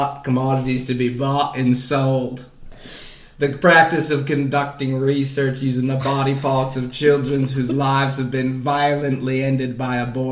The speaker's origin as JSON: {"language": "English", "country": "Canada", "said": "I'm just glad I'm not an American. I'm so glad we don't have to continually... I mean, I think we do continue to litigate these questions and these social issues and these moral issues in Canada"}